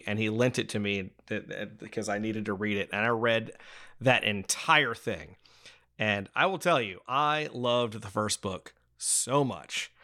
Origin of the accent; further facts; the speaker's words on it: Southeast, United States; because we were raised in the Southeast United States, where some of this stuff just didn't happen.